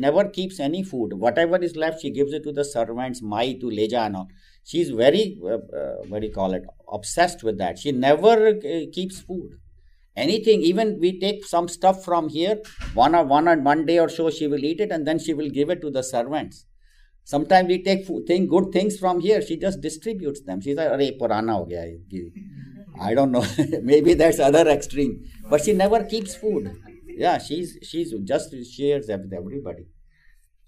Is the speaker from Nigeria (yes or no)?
no; Mumbai, Maharashtra, India; I remember we used to eat this in chapati growing up in Juhu Beach and all.